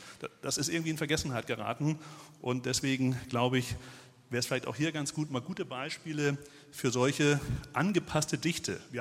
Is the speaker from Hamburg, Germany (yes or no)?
yes; Hamburg, Germany; born there; in Hamburg bin ich geboren und in Berlin war ich ja mal tätig, insofern kenne ich beide Städte ganz gut.